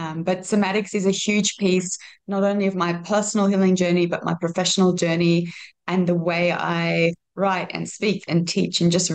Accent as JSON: {"language": "English", "town": "Sydney", "region": "New South Wales", "country": "Australia", "tie": "born or raised there", "lives_now": "Singapore", "said": "I'm from Sydney, Australia. So I grew up there my whole life. And aside from a very short 9 months in France as a teen, Singapore's the only other place that I've lived."}